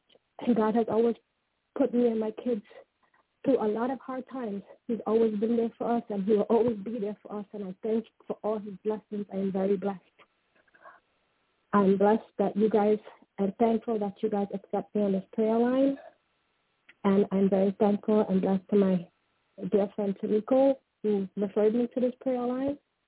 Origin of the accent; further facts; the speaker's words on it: Trinidad & Tobago; It's Hindu. It's a Hindu name. I'm from Trinidad and Tobago.